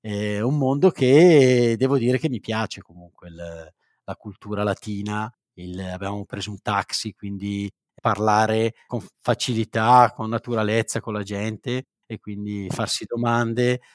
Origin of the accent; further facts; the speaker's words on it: Campania, Italy; born there; ad Avellino, al paese dove sono nato io in provincia di Avellino, dove stai si dice dove sta, dice addo sta.